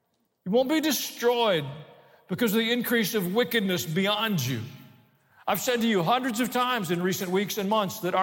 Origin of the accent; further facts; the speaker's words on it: Kansas City, Missouri, United States; born there; I was born in Kansas City.